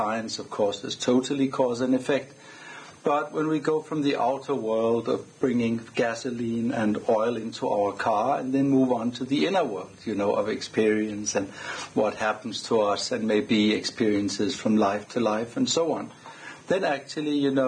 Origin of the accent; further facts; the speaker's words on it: Denmark; English is a second language; I'm from Denmark.